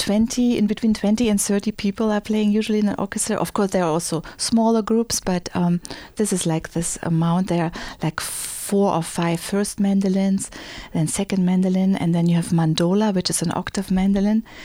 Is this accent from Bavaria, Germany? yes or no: no; Magdeburg, Saxony-Anhalt, Germany; In Germany, you have so many mandolin orchestras. I think over 400. And so one of those was in my hometown, Magdeburg